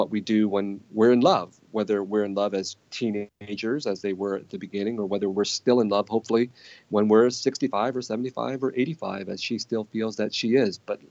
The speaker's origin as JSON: {"language": "English", "town": "San Jose", "region": "California", "country": "United States", "tie": "born or raised there", "said": "When I was growing up in San Jose of the 1970s and 1980s, the threat of violence was omnipresent."}